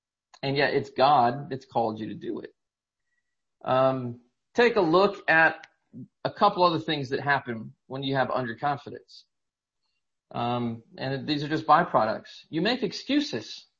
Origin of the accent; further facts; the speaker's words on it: Indiana, United States; since I'm from Indiana, that's a pretty big Indiana movie.